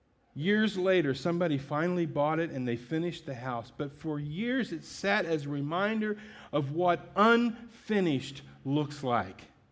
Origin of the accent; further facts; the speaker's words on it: Ohio, United States; on the street just behind the house that I grew up in Ohio, there was this house